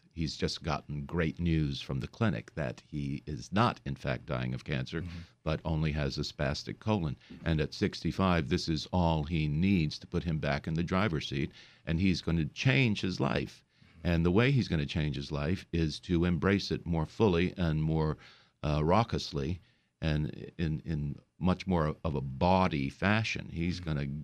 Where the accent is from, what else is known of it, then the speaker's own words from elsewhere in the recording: Louisiana, United States; I grew up in the Bayou country and, to be able to embrace this character of Big Daddy brings back all kinds of memories of guys I saw coming into my dad's barber shop.